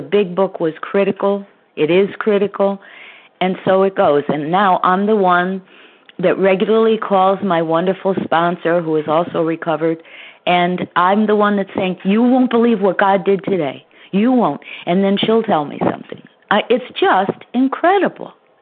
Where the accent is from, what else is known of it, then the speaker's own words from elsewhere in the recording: Connecticut, United States; I'm from Connecticut, and I am a recovering compulsive overeater.